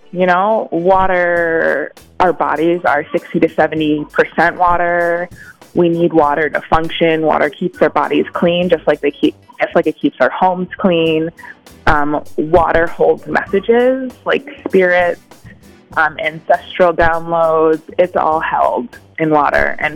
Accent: New Jersey, United States; I am originally from New Jersey, and I came here on a business trip.

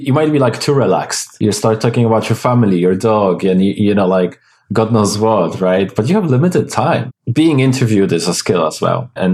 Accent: Szczecin, West Pomeranian Voivodeship, Poland; moved away as an adult; now in United Kingdom; So I'm originally from Poland, Szczecin. I came to the UK when I was, I think, 20.

